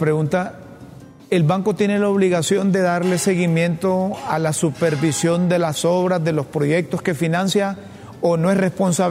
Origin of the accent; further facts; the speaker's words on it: Honduras; Porque a nosotros como hondureños nos preocupa